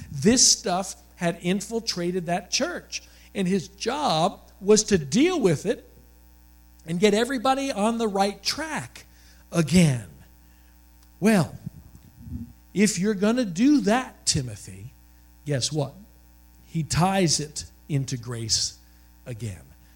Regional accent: Staten Island, New York, United States; I mean, I was born in Staten Island, New York. There was no horses, at least not where I lived.

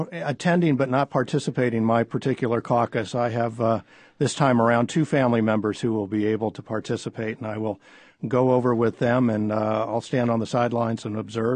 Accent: California, United States; I came here from California, and in California, a presidential election would be what you would see on television.

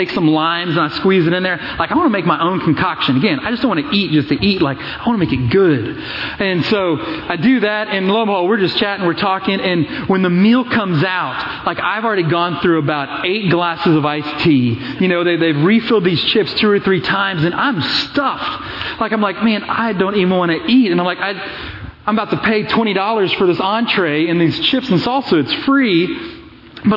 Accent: Austin, Texas, United States; But I grew up in Austin. She grew up here in Dallas.

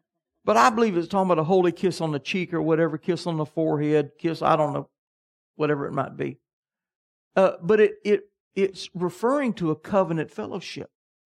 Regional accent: Kansas, United States; but I grew up in Kansas, which was wheat country.

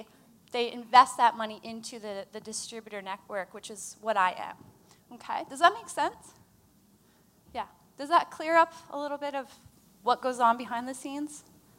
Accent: Halifax, Nova Scotia, Canada; I'm from Halifax

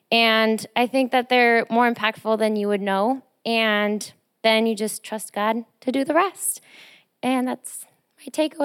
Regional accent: California, United States; And as I grew up in California, I experienced different types of churches along with different types of Christians.

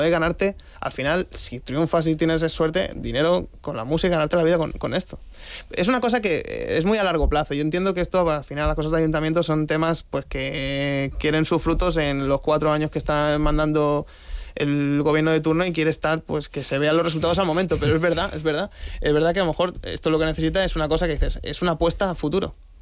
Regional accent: Palma, Balearic Islands, Spain; moved away; Somos de Palma, decirlo con orgullo

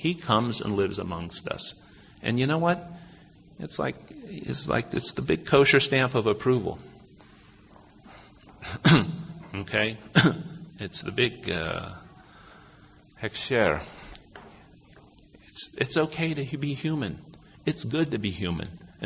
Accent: United States; I think it's nice being an American. I don't have any problem with it. I really like my country

